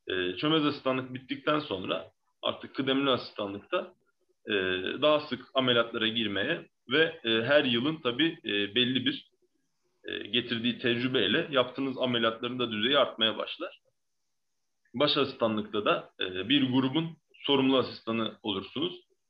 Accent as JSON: {"language": "Turkish", "region": "İzmir", "country": "Turkey", "tie": "born or raised there", "said": "İzmir'de doğdum. İlk ve orta öğrenimi İzmir'de okudum. Çakabey Koleji mezunuyum. Sonrasında lisede İzmir Fen Lisesi'ne girdim."}